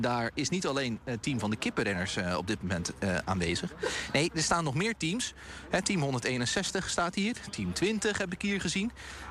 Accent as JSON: {"language": "Dutch", "town": "Numansdorp", "region": "South Holland", "country": "Netherlands", "said": "Dat is voor mij een beetje een thuiswedstrijd, want ik kom uit Numansdorp."}